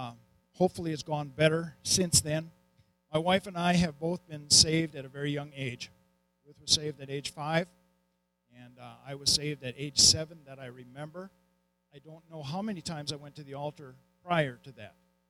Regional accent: Wisconsin, United States; But born and raised in Wisconsin. Okay? Went to school in Missouri at Evangel. Worked in television in South Dakota for 24 years

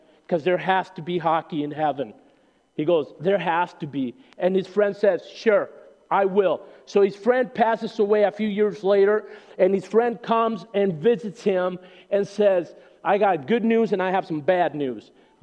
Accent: Minnesota, United States; My wife and I'm originally from Minnesota. My wife is from Madison.

